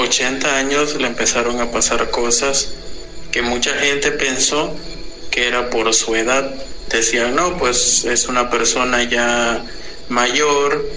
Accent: Chiapas, Mexico; Nosotros somos de Chiapas.

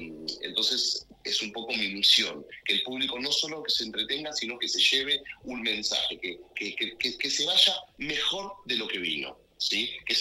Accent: Argentina; moved away as an adult; now in United States; soy de Argentina. Estoy hace 12 años en los Estados Unidos y me dedico full a dirigir teatro.

